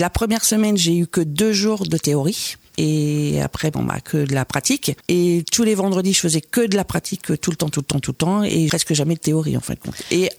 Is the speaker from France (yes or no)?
yes; Saint-Georges-le-Gaultier, Pays de la Loire, France; je suis de Ballon-Saint-Marc. Ça fait 20 ans que je suis à Ballon, mais je suis d'origine de Saint-Georges-Gautier. Donc, je suis partie sur Ballon par rapport au travail de mon mari.